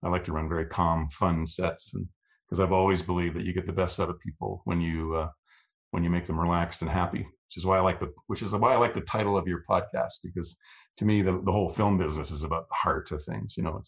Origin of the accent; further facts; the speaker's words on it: Canada; I'm Canadian